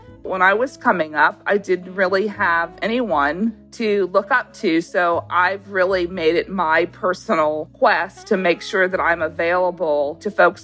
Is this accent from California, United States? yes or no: yes; Los Angeles, California, United States; I started going to Alabama from the age of 8. I grew up in Los Angeles, as you know.